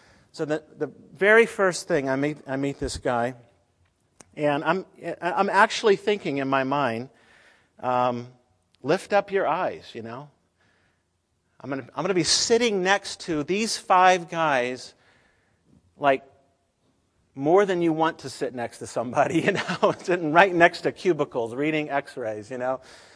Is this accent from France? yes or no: no; Southeast, United States; I'm from the Southeast. My folks and family live close in Florida.